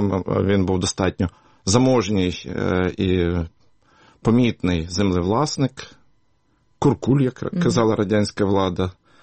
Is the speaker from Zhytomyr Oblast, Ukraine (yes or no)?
yes; Zhytomyr Oblast, Ukraine; до 3 років я не говорив українською. З 3 років я знову жив, народився на Житомирщині. От, 3 роки повернувся на Житомирщину.